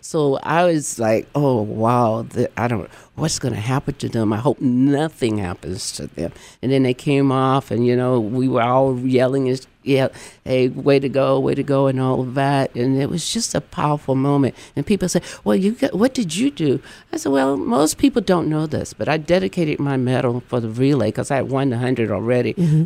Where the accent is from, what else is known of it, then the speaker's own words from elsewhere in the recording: Georgia, United States; And growing up in Georgia, you know, I grew up during the time of, you know, whites, colors, and all of that.